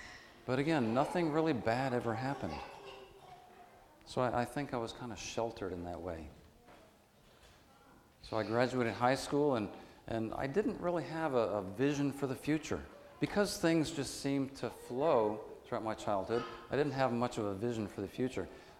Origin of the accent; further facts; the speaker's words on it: New York, United States; I grew up in New York State, a very rural type area, not much different from around here. A small town.